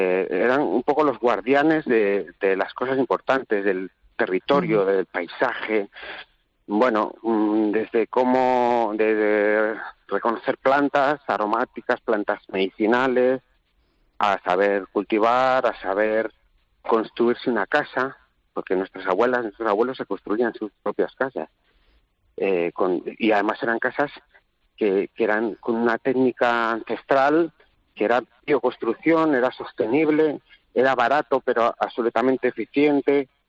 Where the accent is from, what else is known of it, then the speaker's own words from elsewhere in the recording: Basque Country, Spain; born there; Yo no nací aquí porque, bueno, como tantos otros, nací en la inmigración, en el País Vasco, ¿no? Que tanta gente acogió de Castilla en los años 60 y 70, pero luego volvimos, cuando yo era un niño todavía